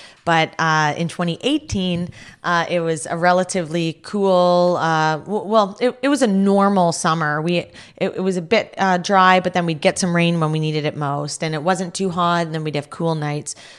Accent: France; now in Canada; But, when I came from France, wine is embedded in their culture.

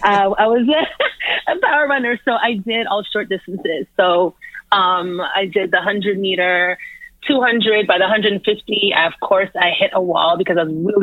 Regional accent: Toronto, Ontario, Canada; born or raised there

